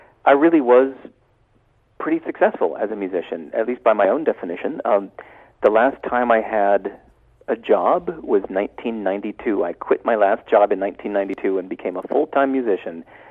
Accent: California, United States; Really, I'm an American, as you can maybe tell from the accent. Grew up in California, and I really wanted to be a famous musician

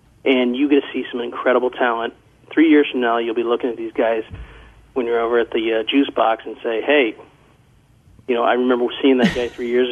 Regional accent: Midwest, United States; number one, my expertise, I grew up in the Midwest

